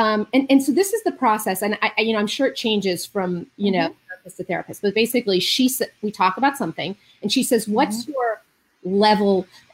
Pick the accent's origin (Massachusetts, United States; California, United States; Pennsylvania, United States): California, United States; So my background with it, you know, I'm a Jew from Marin County.